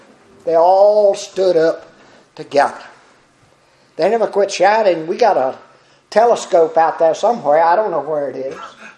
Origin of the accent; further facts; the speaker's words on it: Patrick County, Virginia, United States; Up in Patrick County, where I was raised in Virginia. I hadn't been to Tar Heel all my life, but where I was raised in Patrick County.